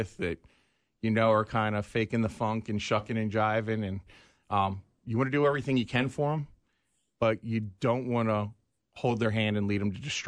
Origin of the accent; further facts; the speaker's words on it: East Coast, United States; I'm not Midwest. I'm from the East Coast.